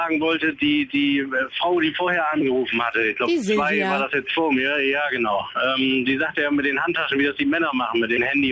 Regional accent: Oldenburg, Lower Saxony, Germany; Da ich rufe zwar nicht aus Oldenburg an, aber ich komme aus Oldenburg, ja.

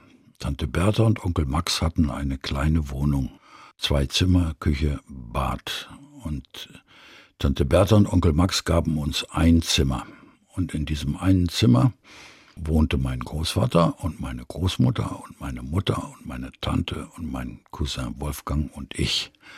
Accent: Szczecin, West Pomeranian Voivodeship, Poland; born there; Ich bin in Stettin geboren worden.

